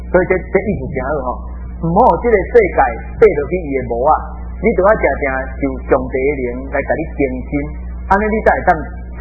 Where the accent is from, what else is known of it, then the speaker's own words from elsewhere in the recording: Taiwan; 我们台湾人真爱，是今年是有一个更新，有一个新的开始